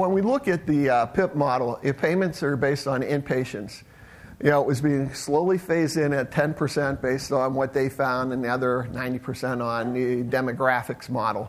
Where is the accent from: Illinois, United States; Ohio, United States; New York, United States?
Ohio, United States; Akron; I'm from SumaCare in Akron, Ohio. Our claim to fame is we're right down the street from the Football Hall of Fame